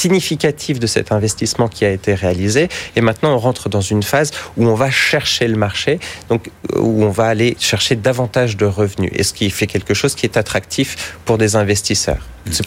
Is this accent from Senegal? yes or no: no; France; now in Paris, France; Je suis français, je suis basé à Paris pour le moment.